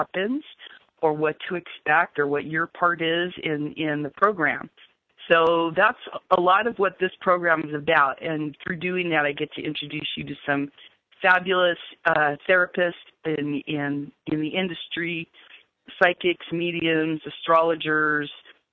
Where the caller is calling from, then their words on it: Los Angeles, California, United States; I'm calling from Los Angeles, so it's down to the high 50s here, and we're freezing to death.